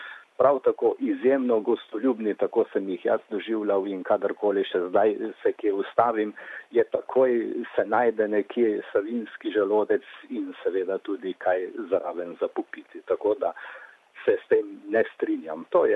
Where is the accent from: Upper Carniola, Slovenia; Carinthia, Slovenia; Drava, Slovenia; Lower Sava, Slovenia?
Drava, Slovenia; Gornja Senarska; Doma sem točno iz Gornje Senarske, župnija Sveta Trojica v Slovenskih Goricah. To je na diagonali med, da slikovito povem, med Mariborom in Ljutomerom